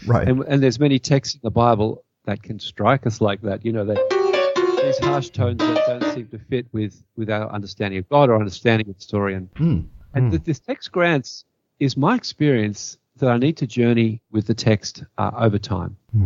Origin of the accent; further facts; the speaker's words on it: Australia; now in Canada; I'm an Aussie living in Canada.